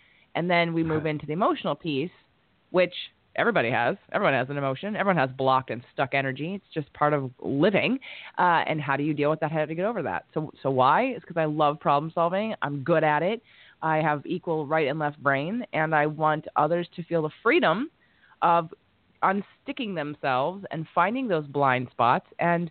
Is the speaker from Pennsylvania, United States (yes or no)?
yes; Pennsylvania, United States; now in New York City, United States; I was already living in New York, but I'm originally from Pennsylvania.